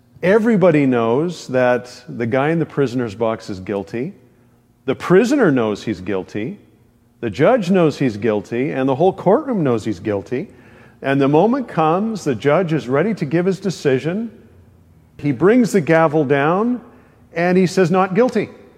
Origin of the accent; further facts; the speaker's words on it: New Brunswick, Canada; first language en; people know I'm from New Brunswick and they say, isn't New Brunswick the only officially bilingual province?